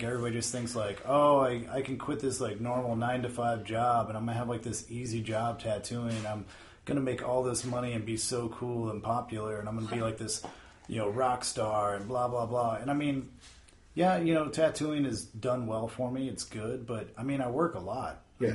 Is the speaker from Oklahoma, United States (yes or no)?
yes; Oklahoma, United States; growing up in Oklahoma, there weren't tattoo shops.